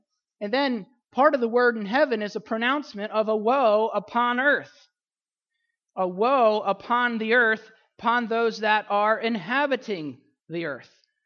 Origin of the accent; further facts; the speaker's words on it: Pennsylvania, United States; accent: Pennsylvania; And I know with my Pennsylvania accent, I may say wonders, but you know what I'm saying.